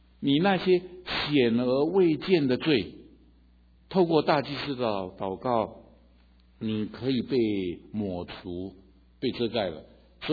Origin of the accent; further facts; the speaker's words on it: Hualien, Hualien County, Taiwan; 在我的故乡花莲哈，我们都是在做丰年祭，在献上感恩。